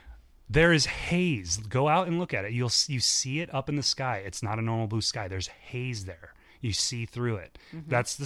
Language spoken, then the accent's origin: English; Ireland; you're as white as an Irishman as me, you're gonna get burnt